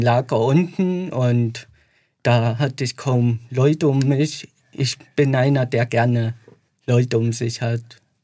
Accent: Thuringia, Germany; moved away as an adult; Aus Thüringen.

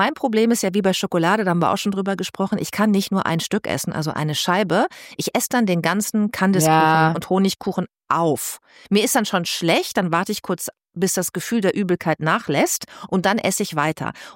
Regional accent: Bad Lippspringe, North Rhine-Westphalia, Germany; also born or lived in Münster / Hamburg; Aber guck mal, ich habe in NRW gewohnt. Ich bin ja in Bad Lippspringe aufgewachsen, in Paderborn zur Schule gegangen.

